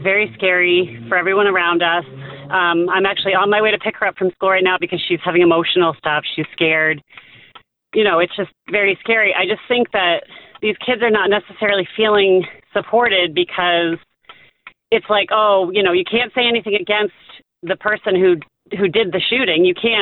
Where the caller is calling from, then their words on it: Nashville, Tennessee, United States; Okay, I'm calling from Nashville.